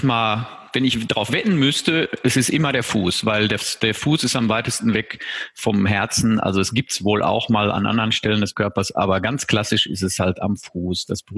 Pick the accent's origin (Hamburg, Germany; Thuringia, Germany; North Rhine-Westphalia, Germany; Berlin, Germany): North Rhine-Westphalia, Germany; Hagen; now in Bochum, Germany; ich lebe ja im Ruhrgebiet in Bochum. Ich bin umgezogen vor, weiß ich nicht, 25 Jahren aus meiner Heimatstadt Hagen, wo ich einen Hausarzt hatte, nach Bochum.